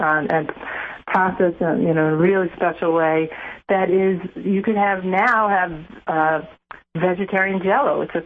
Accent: Staten Island, New York, United States; I mean, when I grew up in Staten Island in the 60s, like, I didn't have tofu around.

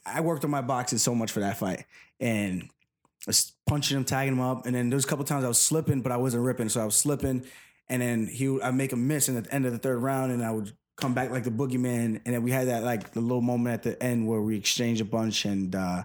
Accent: United States; don't think that just because I'm born and raised in America that I wasn't raised with my roots intact.

